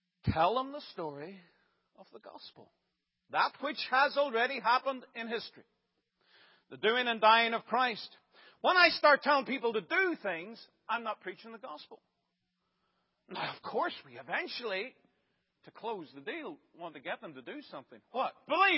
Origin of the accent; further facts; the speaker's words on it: Ireland; As you know, I'm from Ireland